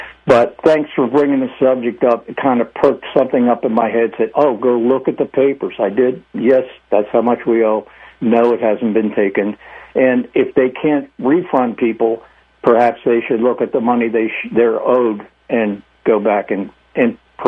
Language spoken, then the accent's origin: English; Dundalk, Maryland, United States; I grew up in Dundalk. Oh, shit. Pardon me. There I go, giving my location now. I've lived here all my life.